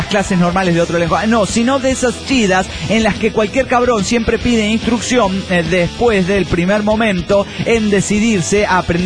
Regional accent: Santiago, Santiago Metropolitan, Chile; de Santiago de Chile, po.

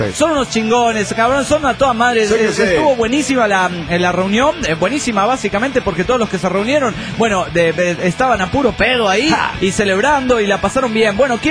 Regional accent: Cochabamba, Bolivia; somos muchos desintegrados de Cochabamba y son muchos también los que se contactaron

